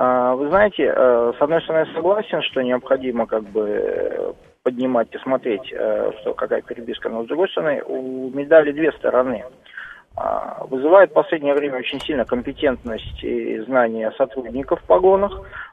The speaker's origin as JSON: {"language": "Russian", "region": "Tashkent", "country": "Uzbekistan", "said": "я был у себя на родине в городе Ташкенте"}